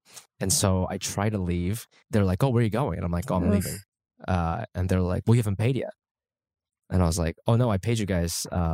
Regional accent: United States; So I, because I grew up in America, I just have this like, or like, I've been living in New York.

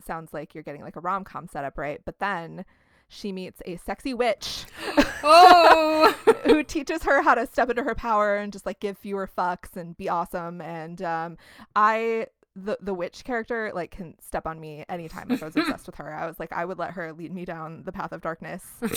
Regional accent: Midwest, United States; We're from the Midwest.

